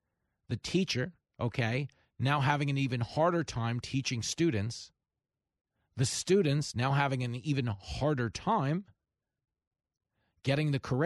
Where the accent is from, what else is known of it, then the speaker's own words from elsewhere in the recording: Levittown, New York, United States; I was growing up in Levittown, a lot of, you know, biggest post-World War II community for American GIs returning home from the war.